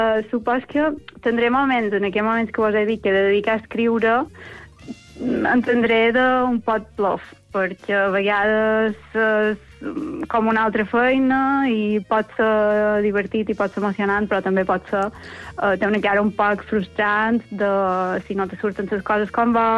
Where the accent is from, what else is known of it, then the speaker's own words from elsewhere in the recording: Manacor, Balearic Islands, Spain; now in Palma, Spain; Clar, jo som de Manacor, però visc a Palma des de fa molt de temps